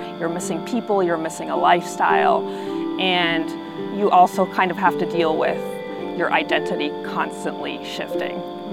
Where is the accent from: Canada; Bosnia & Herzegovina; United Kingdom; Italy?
Italy; now in Austin, United States; I'm originally from Italy. Having lived and spent a lot of time in many different parts of the world